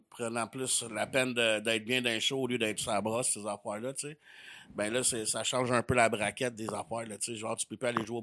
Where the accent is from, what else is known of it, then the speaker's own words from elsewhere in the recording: Quebec, Canada; La Rive-Nord de Montréal, on vient des Laurentides.